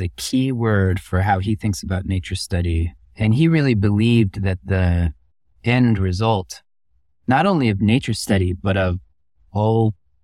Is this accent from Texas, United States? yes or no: no; South Haven, Michigan, United States; Liberty Hyde Bailey was born in my hometown of South Haven, Michigan, in 1858.